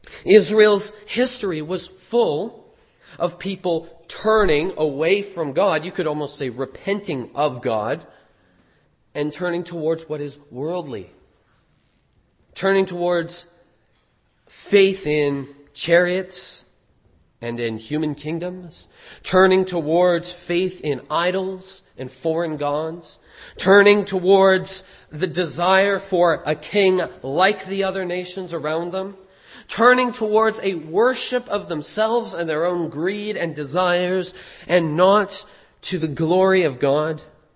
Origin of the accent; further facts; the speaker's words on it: Canada; We're in Canada. We live in Canada. I am a Canadian.